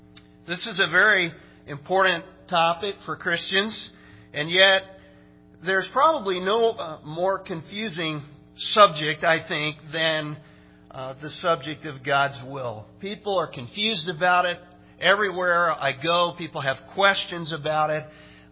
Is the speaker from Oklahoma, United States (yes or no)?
yes; Oklahoma, United States; And Brad told you we grew up in Oklahoma, but we're just barely in Oklahoma. We're just in northeastern